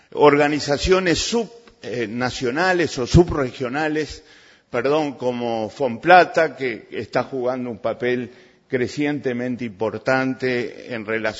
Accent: Uruguay; en mi país, aquí en Uruguay

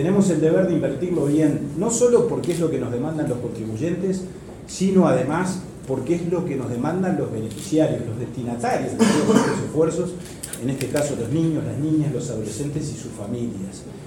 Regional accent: Uruguay

